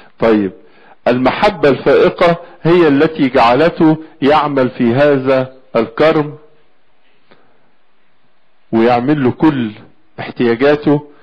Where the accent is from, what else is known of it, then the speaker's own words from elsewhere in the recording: Egypt; بلادنا مصر